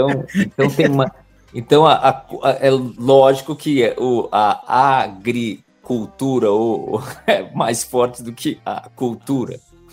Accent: São Paulo, Brazil; born there; Então eu nasci em São Paulo, mas o meu coração ele nasceu mesmo lá no Mato Grosso do Sul.

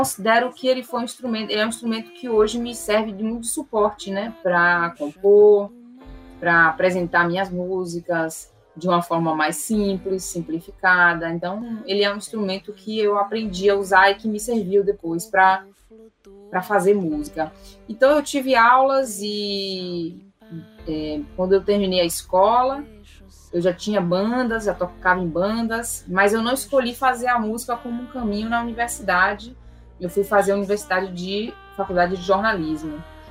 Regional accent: Salvador, Bahia, Brazil; Sou natural de Salvador, nasci aqui, sim, me criei aqui.

